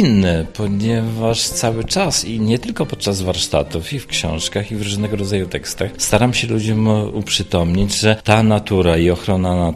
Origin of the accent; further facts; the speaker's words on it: Gdańsk, Pomeranian Voivodeship, Poland; A potem oczywiście urodziłem się w Gdańsku i na takim zwyczajnym podwórku się bawiłem